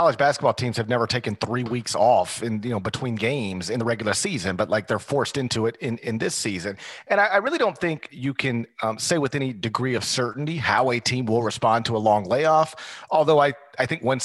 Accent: Memphis, Tennessee, United States; Like we talk about this a lot in my hometown, Memphis

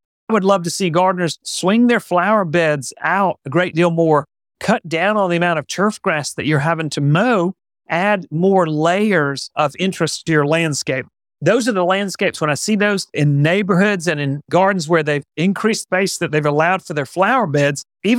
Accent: Auburn, United States; When we would visit him, they lived in Central Florida. I was growing up in Auburn.

